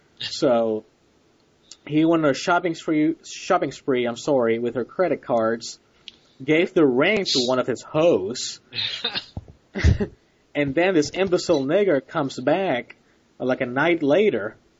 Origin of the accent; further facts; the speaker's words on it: Puerto Rico; where I grew up in Puerto Rico, it's a quote-unquote multiracial society